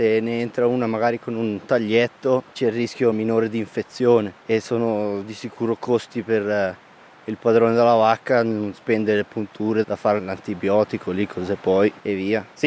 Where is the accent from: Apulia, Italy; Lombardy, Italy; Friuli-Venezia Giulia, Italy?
Lombardy, Italy; Colico; Arrivo da Colico, in cima al lago di Como, in provincia di Lecco.